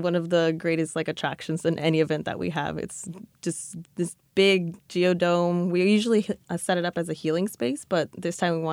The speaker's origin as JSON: {"language": "English", "town": "Oak Park", "country": "United States", "tie": "born or raised there", "said": "where I grew up in Oak Park, there wasn't much food accessibility"}